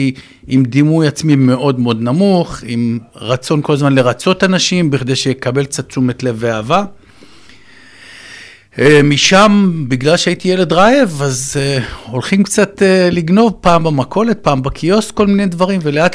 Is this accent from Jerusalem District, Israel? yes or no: yes; Jerusalem, Jerusalem District, Israel; אז גדלתי בירושלים, בשכונת נחלאות, עם ההורים שלי, ועם הסבתא באותה דירה